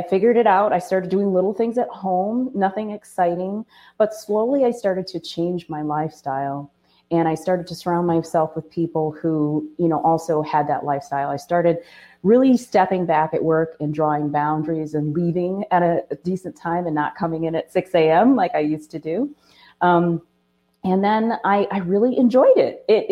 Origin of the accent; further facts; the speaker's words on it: Michigan, United States; So, you know, I'm from Michigan. We're a big car place.